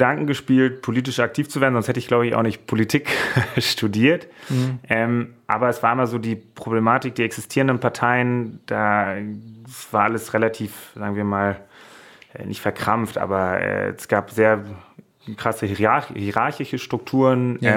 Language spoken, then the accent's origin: German; Kronberg, Hesse, Germany; Ich bin hier in der Nähe von Frankfurt groß geworden, also ich komme ursprünglich aus Kronberg im Hochtaunuskreis und habe hier eine enge Verbundenheit.